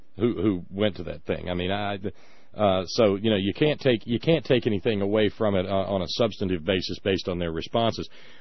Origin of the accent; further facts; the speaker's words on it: the South, United States; I'm a Southerner, and I know how you have to respond to a bully.